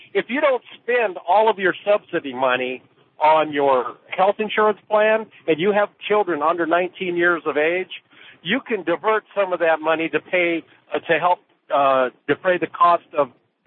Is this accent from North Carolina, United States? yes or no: yes; North Carolina, United States; I'm from North Carolina, so I have to go onto the federal.